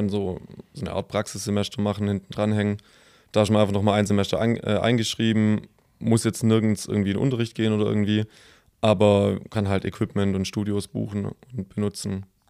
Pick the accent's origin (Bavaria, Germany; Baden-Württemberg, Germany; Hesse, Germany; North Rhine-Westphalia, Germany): Baden-Württemberg, Germany; now in Esslingen, Germany; Ich bin 22 Jahre alt, komme aus der Nähe von Freudenstadt im Schwarzwald. Genau, und wohne gerade aktuell in Esslingen und studiere da Fotodesign.